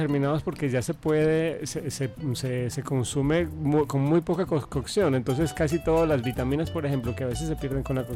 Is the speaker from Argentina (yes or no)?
no; Colombia; yo soy de Colombia